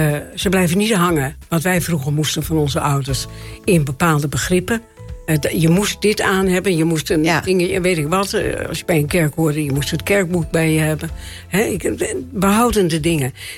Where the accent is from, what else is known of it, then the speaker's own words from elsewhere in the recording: Groningen, Netherlands; Ik kom uit Groningen, daar ben ik ook geboren.